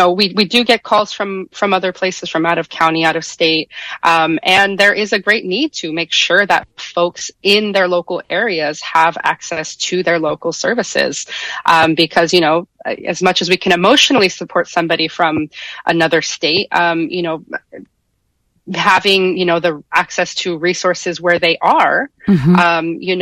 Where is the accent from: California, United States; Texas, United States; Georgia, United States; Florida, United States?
California, United States; San Diego; I grew up in California. I'm originally from San Diego.